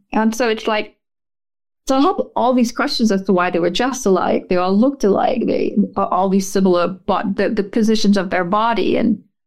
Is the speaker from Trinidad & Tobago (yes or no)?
yes; Trinidad & Tobago; comes from my experience as a kid growing up in Trinidad